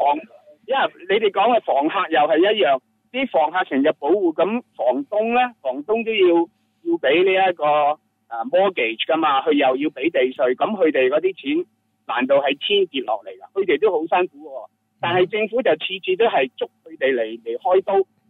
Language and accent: Cantonese; China; now in San Francisco, United States; 我哋系中国人，我哋移民过嚟嘅，